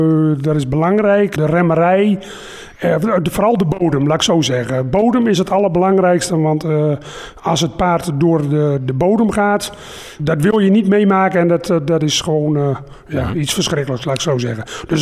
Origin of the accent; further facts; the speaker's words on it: Nieuw-Weerdinge, Drenthe, Netherlands; Nieuw-Weringen, gemeente Emmen.